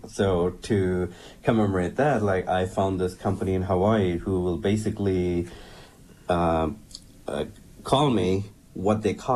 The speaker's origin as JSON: {"language": "English", "town": "Pondicherry", "region": "Puducherry", "country": "India", "tie": "born or raised there", "second_language": "English", "said": "If you have seen the movie Life of Pi, the first 20 minutes is my hometown. It's called Pondicherry."}